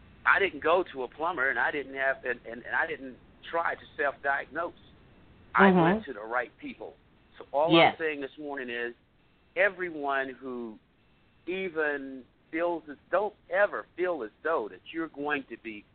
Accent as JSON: {"language": "English", "region": "the South", "country": "United States", "tie": "born or raised there", "said": "I grew up in the South, and a Pentecostal holiness."}